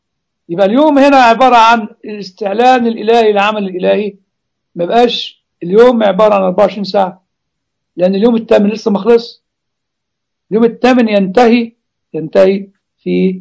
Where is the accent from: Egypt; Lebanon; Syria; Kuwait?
Egypt; عندنا في مصر لك حط في بطنك بطيخة صيفي